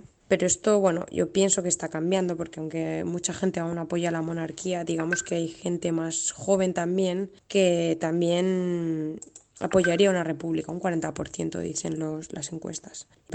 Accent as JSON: {"language": "Spanish", "town": "Sant Antoni de Portmany", "region": "Balearic Islands", "country": "Spain", "said": "soy de España, de Ibiza. Soy concejala de mi pueblo de San Antonio"}